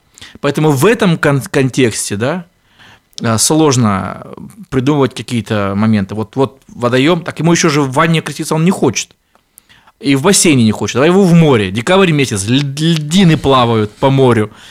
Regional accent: Dagestan, Russia; Я вообще родом из Дагестана, я прожил там 27 лет.

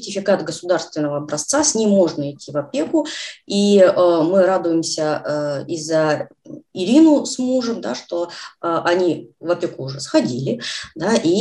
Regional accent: Saint Petersburg, Russia; я из Санкт-Петербурга

